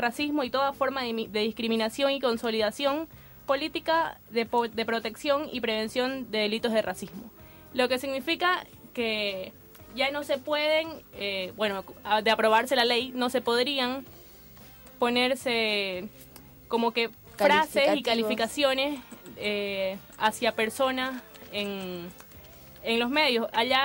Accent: Santa Cruz de la Sierra, Santa Cruz, Bolivia; ahora es el bicentenario de mi tierra, de Santa Cruz de la Sierra

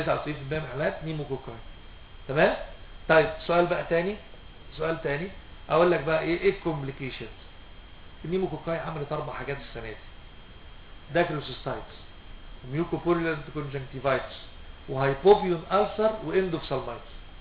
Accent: Egypt; منتشر جدا عندنا في مصر التريش

